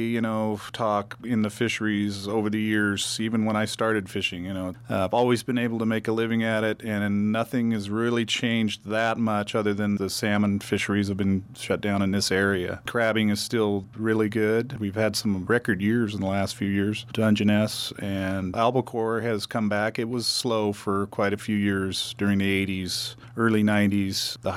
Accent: Trinidad, California, United States; because I grew up in Trinidad on the water, my friends' parents were fishermen, so I would spend a lot of time around the docks.

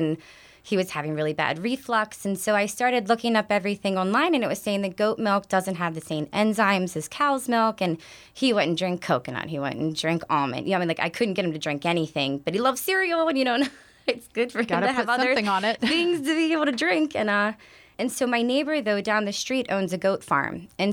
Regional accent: East Coast, United States; but I grew up on the East Coast.

